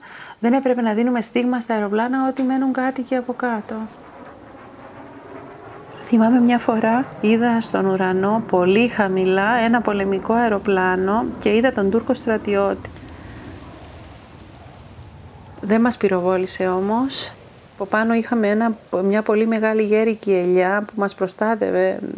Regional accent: Marathovounos, Famagusta District, Cyprus; Είμαστε τρία κορίτσια, εγώ ήμουν η μεγαλύτερη. Κατάγομαι από τον Μαραθόβουνο, ένα χωριό της επαρχίας Αμοχώστου, που έσφιζε από ζωή, είχε 3.000 κατοίκους, φιλοπρόδους και εργατικούς.

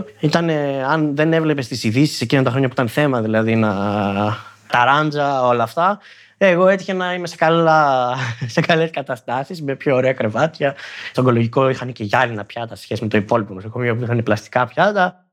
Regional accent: Volos, Thessaly, Greece; born there; Είμαι 34 μισό χρόνο, τώρα θα γίνω 35. Το 87 γεννήθηκα στο Βόλο

